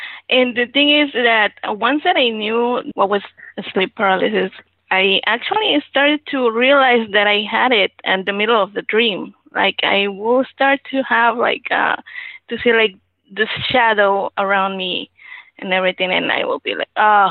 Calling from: Cancun, Quintana Roo, Mexico; I'm calling from Cancun.

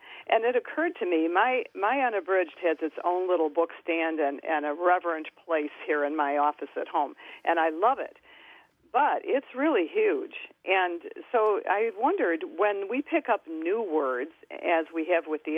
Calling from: Lindenhurst, Illinois, United States; I'm calling from Lindenhurst, Illinois.

